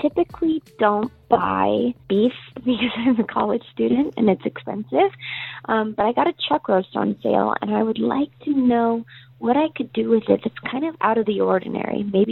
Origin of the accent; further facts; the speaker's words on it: Boise, Idaho, United States; I'm from Boise, Idaho.